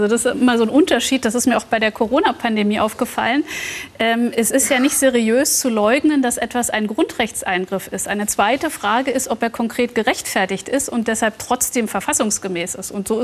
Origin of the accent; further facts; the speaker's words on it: Germany; Ich bin als Kind in der DDR aufgewachsen, da war wirklich Militarismus.